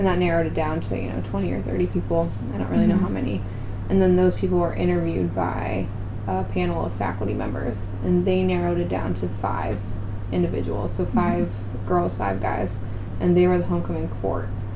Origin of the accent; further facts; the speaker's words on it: Markleton, Pennsylvania, United States; My hometown is Markleton, PA. That's in Somerset County.